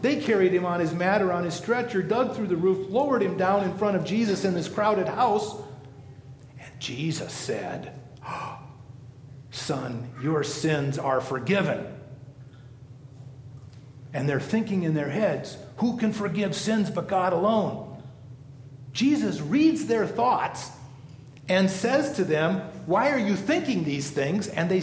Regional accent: Oregon, United States; In my home state, there was a young woman, home state of Oregon

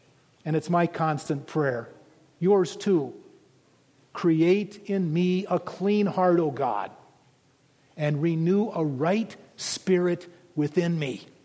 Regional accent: Oregon, United States; Wasn't that the question of the gunman in Roseburg? My home state

